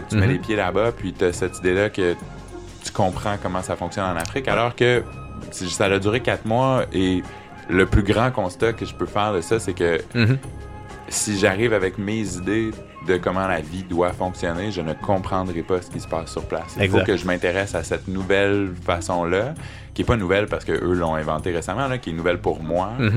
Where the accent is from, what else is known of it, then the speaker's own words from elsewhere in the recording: Quebec City, Quebec, Canada; Je suis originaire de la ville de Québec.